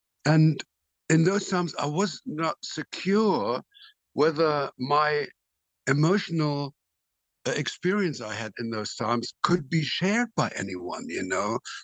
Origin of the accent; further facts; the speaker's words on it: Lower Saxony, Germany; No, I grew up near Hanover.